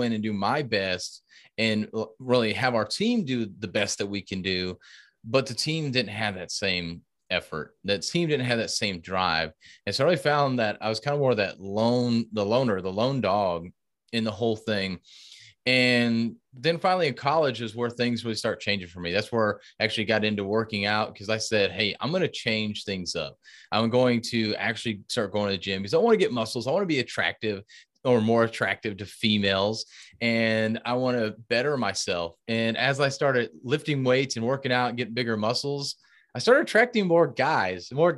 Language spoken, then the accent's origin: English; Hockley, Texas, United States; Man, so I grew up in the Hockley, Texas area, which is just northwest, about an hour or so outside of the Houston, Texas area. So native Texan.